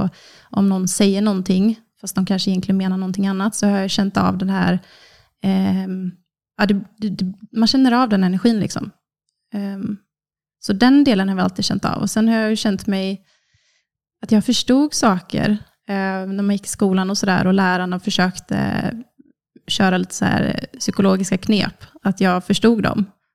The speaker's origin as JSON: {"language": "Swedish", "town": "Kungsbacka", "region": "Halland County", "country": "Sweden", "tie": "born or raised there", "said": "Jag är snart 30 från Kungsbacka. Så ligger strax söder om Göteborg. Uppvuxen på en bondgård. Med mamma, pappa och 2 syskon."}